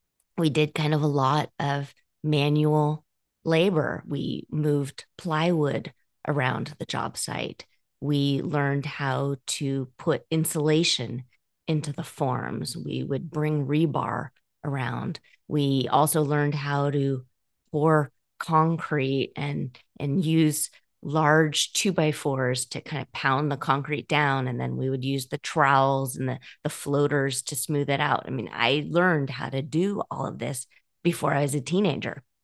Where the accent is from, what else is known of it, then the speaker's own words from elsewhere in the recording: Scotland, United Kingdom; I don't do that because I'm Scottish.